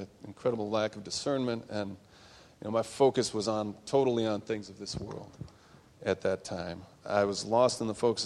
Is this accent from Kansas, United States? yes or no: no; Chicago, Illinois, United States; I grew up in the Chicago area, grew up on the South Side, and grew up, as many people here, in the Catholic faith, in the Catholic Church.